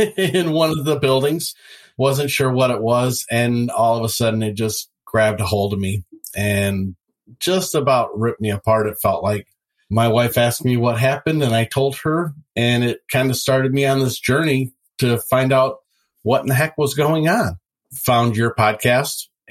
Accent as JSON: {"language": "English", "region": "Midwest", "country": "United States", "moved": "yes", "lives_now": "Florida, United States", "said": "I'm from the Midwest, moved down to Florida a few years ago. Love it here."}